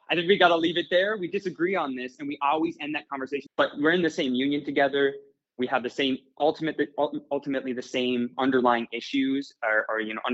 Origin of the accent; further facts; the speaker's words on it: Elk River, Minnesota, United States; I moved to Minneapolis from my hometown of Elk River, Minnesota, which is kind of a small town just outside of Minneapolis.